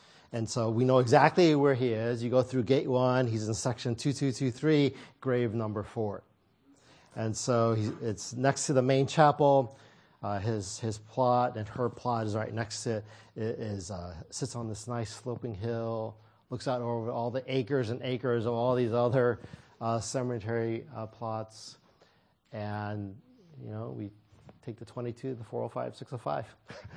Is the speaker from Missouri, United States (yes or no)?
yes; St. Louis, Missouri, United States; I grew up in St. Louis, Missouri.